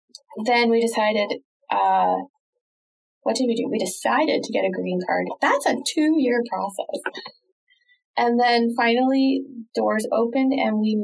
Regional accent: Canada; So we were living in Canada. I am Canadian.

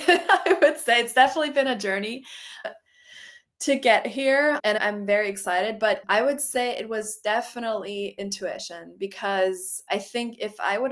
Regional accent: Germany; because I'm from Germany. I was born and raised there.

